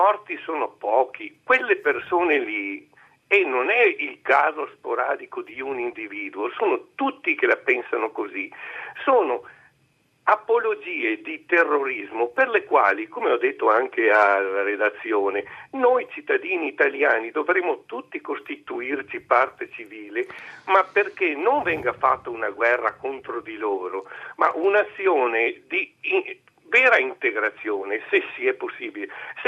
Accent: Vighizzolo d'Este, Veneto, Italy; Vighizzolo d'Este.

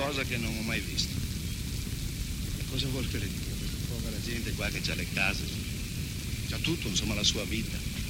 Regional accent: Erto, Friuli-Venezia Giulia, Italy; born there; Io sono nato a Erto, sì. Ho vissuto molto all'estero, ma venivo frequente qua a trovare gli amici, i parenti.

